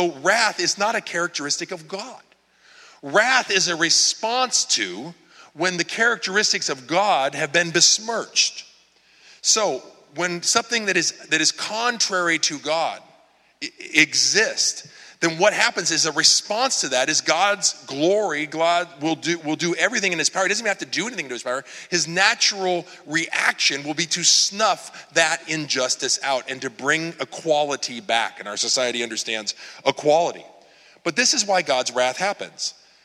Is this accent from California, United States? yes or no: yes; San Diego, California, United States; I'm from San Diego. This is the first winter I remember in like 10 years.